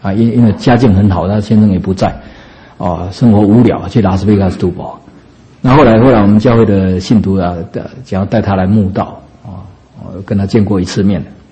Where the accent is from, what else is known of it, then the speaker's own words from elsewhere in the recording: China; 因此我们中国人常常讲一句话